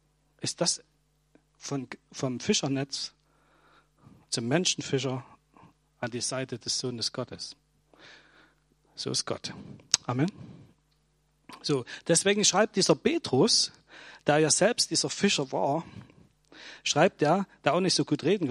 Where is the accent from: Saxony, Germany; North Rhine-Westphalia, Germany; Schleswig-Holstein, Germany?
Saxony, Germany; Das ist genauso, wie wenn wir als Erzgebirgler irgendwo anders auftreffen.